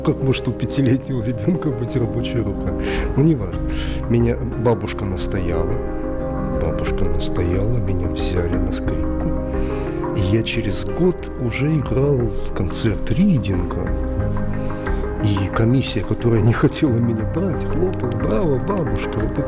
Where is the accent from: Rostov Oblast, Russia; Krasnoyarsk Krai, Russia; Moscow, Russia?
Rostov Oblast, Russia; Rostov-on-Don; now in Spain; Там я живу 25 лет. Если меня спросят, ну, ты испанец? Ну, я испанец, живу в Испании. Но на самом деле я ростовчанин. Родина моя вот она здесь.